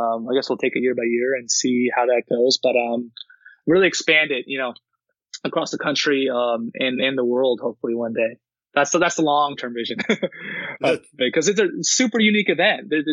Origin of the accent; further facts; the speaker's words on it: Laguna Niguel, California, United States; I grew up in Laguna Niguel, which is just north of that.